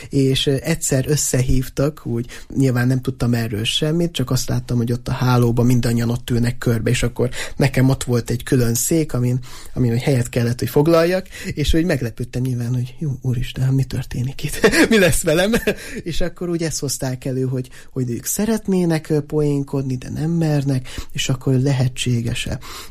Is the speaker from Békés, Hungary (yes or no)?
no; Borsod-Abaúj-Zemplén, Hungary; a mi környékünk, ahonnan én származom, ez ugye Észak-Borsod, és annak tényleg a legészakibb határa, Magyarország legészakibb faluja és az a környéke